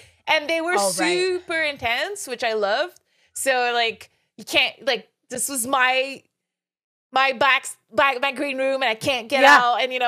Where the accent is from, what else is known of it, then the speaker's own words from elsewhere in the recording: Quebec City, Quebec, Canada; It was made in Quebec City, my hometown.